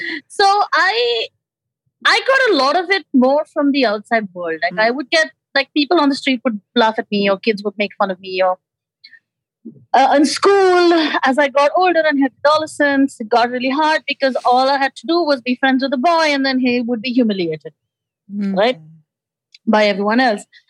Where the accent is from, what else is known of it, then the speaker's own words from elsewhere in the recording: India; one of the weird things about India is that one of the ways where we are different from the West is we have there's a acceptable fat zone.